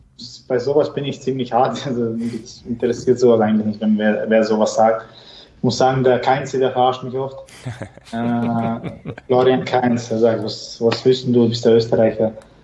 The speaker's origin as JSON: {"language": "German", "country": "Bosnia & Herzegovina", "said": "ich persönlich wollte unbedingt eben für Bosnien spielen und auch meinem Heimatland einfach was zurückgeben."}